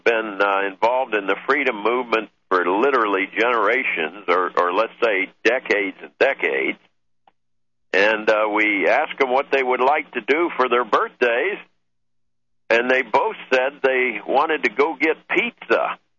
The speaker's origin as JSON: {"language": "English", "town": "Washington", "region": "District of Columbia", "country": "United States", "tie": "born or raised there", "also_born_or_lived": "California / Arizona", "moved": "as an adult", "said": "I grew up in Washington, D.C. And then after the military Vietnam days, I went out to California, to Santa Monica, California, and L.A. area, and then on over to the sixth largest city in Arizona, Phoenix, Arizona."}